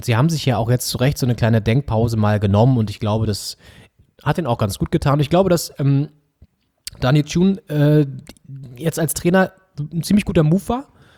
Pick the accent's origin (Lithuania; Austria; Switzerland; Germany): Germany; Northern Germany; als Norddeutsche